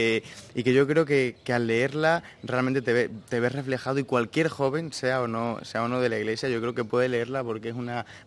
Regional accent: Spain; soy de España

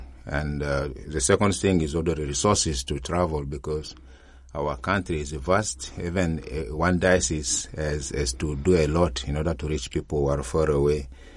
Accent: South Sudan; I come from South Sudan.

